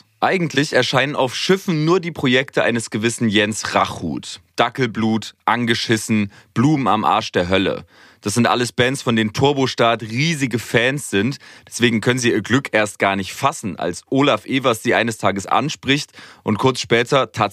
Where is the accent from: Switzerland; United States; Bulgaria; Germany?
Germany; Weimar, Thuringia; und auch in meiner Heimatstadt Weimar.